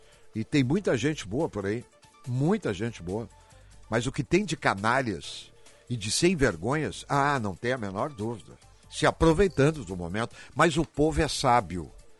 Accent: Brazil; eu sou brasileiro e faço jornalismo em cima de fatos e da verdade

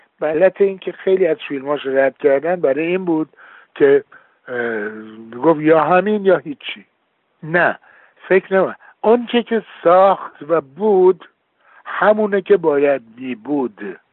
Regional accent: Iran; moved away; من 40 سال از ایران بیرونم و همش فکر میکنم

